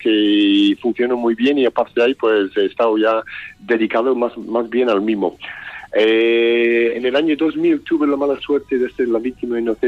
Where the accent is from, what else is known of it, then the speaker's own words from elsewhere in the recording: Scotland, United Kingdom; moved away as an adult; El primero vine aquí, salí de Escocia después de estar relacionado con sismología. Y venía aquí un poco pues buscando el sol y creo que termina el único parte del mundo donde llueve más que en Escocia. Eso fue en el 75.